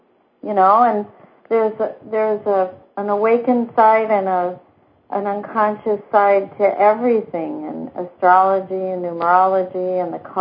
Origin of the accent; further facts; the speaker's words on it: California, United States; I grew up in Southern California watching the stars and things flying around the sky and whatnot at night